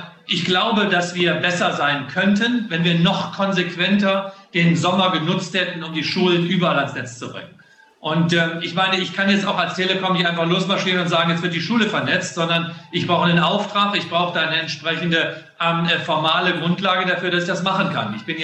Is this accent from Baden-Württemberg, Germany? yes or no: no; Solingen, North Rhine-Westphalia, Germany; Ich bin ja mit dem Herzen immer mit Solingen verbunden. Das ist meine Heimatstadt, da komme ich her. Und die Klingenstadt, auch die August-Dicke-Schule, habe ich beste Erinnerungen dran an meine Zeit